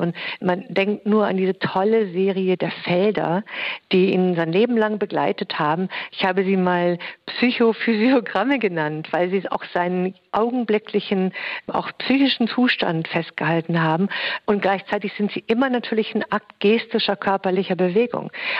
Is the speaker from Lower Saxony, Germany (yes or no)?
yes; Göttingen, Lower Saxony, Germany; ich als ganz junge Frau im Studium in Göttingen, meiner Heimatstadt, bei einem Ausstellungsaufbau mitgeholfen habe